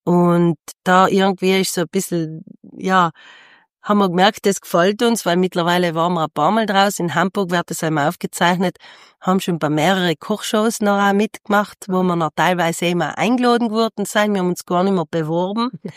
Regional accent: Kaltern, Trentino-Alto Adige, Italy; now in St. Pauls, Italy; ich bin in Kaltersee aufgewachsen mit meinen zwei Schwestern, mit meinen Eltern und bin mittlerweile in St. Pauls, bin zusammen verheiratet und zwei Kinder. Wir haben einen Obst- und Weinbaubetrieb daheim.

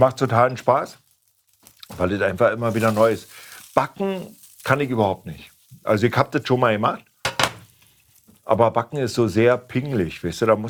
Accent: East Germany, Germany; Ich komme ja aus dem Osten.

